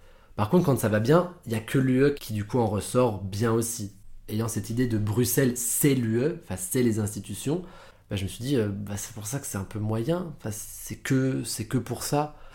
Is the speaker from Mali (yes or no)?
no; France; also born or lived in Netherlands / Italy; now in Brussels, Belgium; J'ai grandi en France un peu, aux Pays-Bas, j'ai habité en Italie.